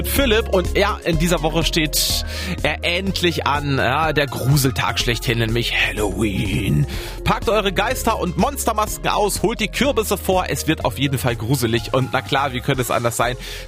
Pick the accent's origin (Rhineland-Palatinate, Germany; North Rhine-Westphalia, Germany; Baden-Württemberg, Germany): North Rhine-Westphalia, Germany; Bielefeld; Arminia Bielefeld natürlich. Meine Heimatstadt.